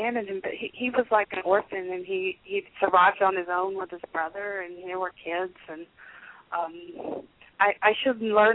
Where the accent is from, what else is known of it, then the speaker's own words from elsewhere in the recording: Lubbock, Texas, United States; I grew up in Lubbock.